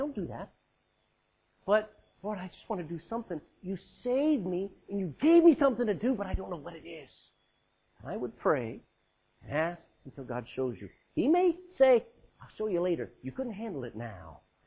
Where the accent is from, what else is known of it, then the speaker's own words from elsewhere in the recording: Texas, United States; I'm a Texan.